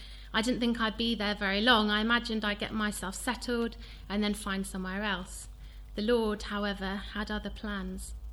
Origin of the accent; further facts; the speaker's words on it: South West England, United Kingdom; I was brought up in South Gloucestershire. My parents were nominal Christians, and my father's family had been part of the Exclusive Brethren until the late 1960s.